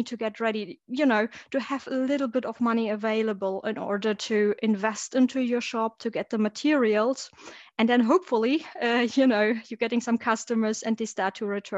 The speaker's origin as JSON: {"language": "English", "country": "Germany", "second_language": "English", "moved": "as an adult", "lives_now": "United Kingdom", "said": "I'm currently living in the UK. I'm originally from Germany, but moved over a few years ago for a job."}